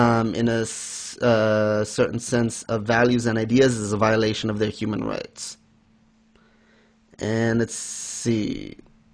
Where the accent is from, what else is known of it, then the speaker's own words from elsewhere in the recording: United States; born there; yeah, I was born in the USA, but I've barely even lived in this country.